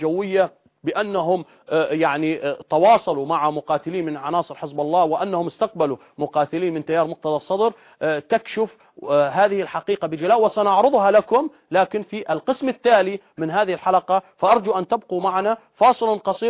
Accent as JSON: {"language": "Arabic", "country": "Syria", "said": "نريد أن نفهم منك كعراقي وأنا كسوري"}